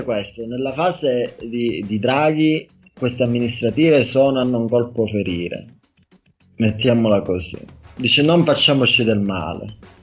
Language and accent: Italian; Cariati, Calabria, Italy; now in Turin, Italy; Io sono di Cariati